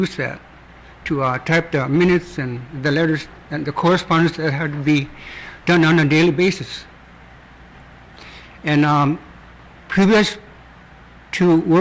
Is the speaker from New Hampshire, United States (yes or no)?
no; Barrow, Alaska, United States; now in Nuiqsut, United States; I'm from Nooksit, but I was born and raised in Barrow. And I moved to Nooksit after the Land Claim Settlement Act was passed on December 18